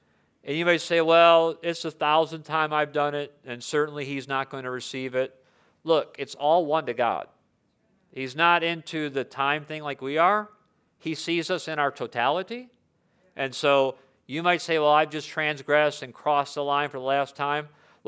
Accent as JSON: {"language": "English", "country": "United States", "said": "we can pray for forgiveness for ourselves as an American"}